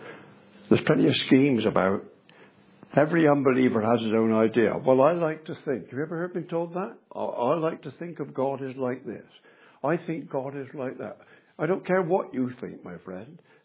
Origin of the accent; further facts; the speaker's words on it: Bristol, South West England, United Kingdom; I'm a Bristolian, you might tell from my accent. When I was a boy, I lived in Bristol. I was brought up in Bristol.